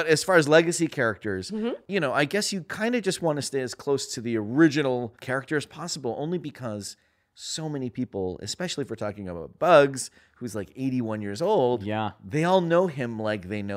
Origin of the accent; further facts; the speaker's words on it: Toronto, Ontario, Canada; born there; I was born in Toronto. I've never been to the Philippines.